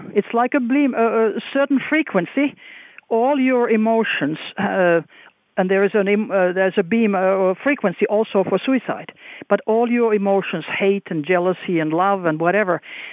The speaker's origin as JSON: {"language": "English", "country": "Finland", "lives_now": "Norway", "said": "Me as a Finn living in Norway and being a lady and not a career military, I don't know."}